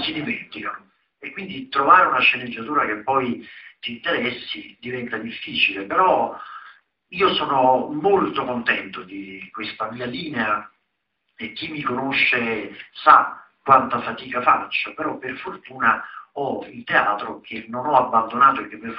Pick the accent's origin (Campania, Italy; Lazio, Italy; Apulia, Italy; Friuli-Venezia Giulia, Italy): Campania, Italy; Naples; Infatti io sono napoletano, come molti di voi sapranno